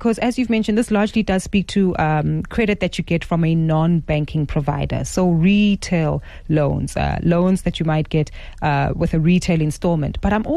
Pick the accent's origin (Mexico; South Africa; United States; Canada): South Africa; protect us as South African consumers, especially if we find that we are being allowed to take loans that we actually can't afford. So Talk to us about this, especially when it comes to understanding our credit rights as South Africans.